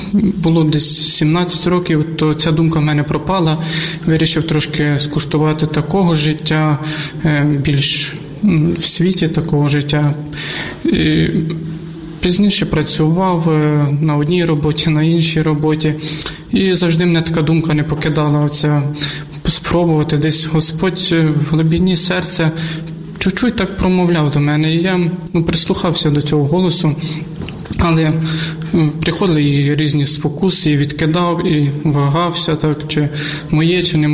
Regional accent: Zhyshchentsi, Khmelnytskyi Oblast, Ukraine; born there; Я народився в селі Жищенці, це біля Городка, Хмельницької області.

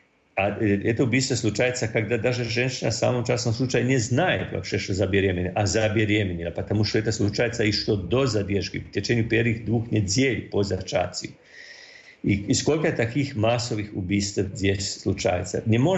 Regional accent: Croatia; Russian is a second language; я из Хорватии

